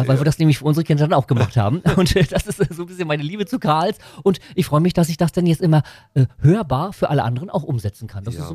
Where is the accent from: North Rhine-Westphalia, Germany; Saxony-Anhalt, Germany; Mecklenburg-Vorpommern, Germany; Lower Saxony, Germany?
Mecklenburg-Vorpommern, Germany; also born or lived in Stralsund; Ja, also ich komme hier aus unserem schönen Land, aus Mecklenburg-Vorpommern, geborener Stralsunder und aufgewachsen in der schönen Stadt Bad.